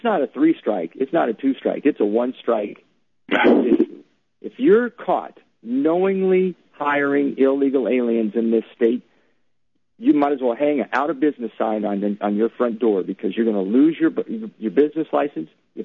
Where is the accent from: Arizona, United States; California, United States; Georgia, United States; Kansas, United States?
Arizona, United States; and now here, of course, in Arizona, my home state.